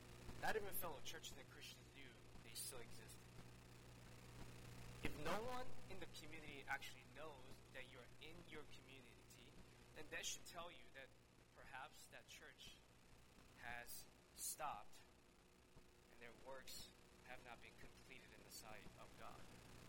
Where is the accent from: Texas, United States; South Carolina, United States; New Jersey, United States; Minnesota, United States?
Texas, United States; I know we're in America, and I'm from the South, from Texas.